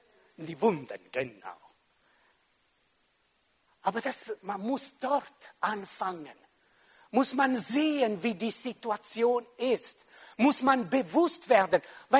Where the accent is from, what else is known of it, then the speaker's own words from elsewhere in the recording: Switzerland; Wir hätten vielleicht Unterschrift gesammelt, gell, als Schweizer.